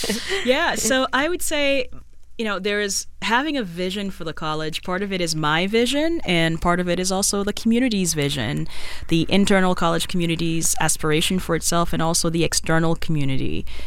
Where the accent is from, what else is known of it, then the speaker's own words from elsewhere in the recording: Haiti; Yes, I'm from Haiti. We have them too.